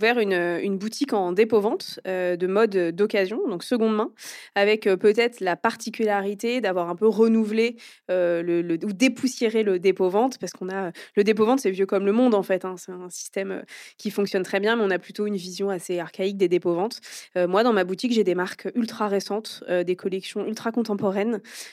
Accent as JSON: {"language": "French", "region": "Normandy", "country": "France", "tie": "born or raised there", "said": "j'ai 35 ans. J'ai grandi majoritairement en Normandie."}